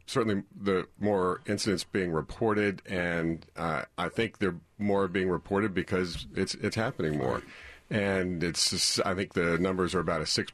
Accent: Leesburg, Virginia, United States; That's my hometown.

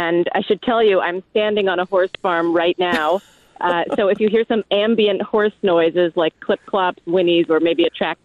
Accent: New York City, New York, United States; I'm born and raised in New York City. I'm the daughter of a Holocaust survivor and an immigrant.

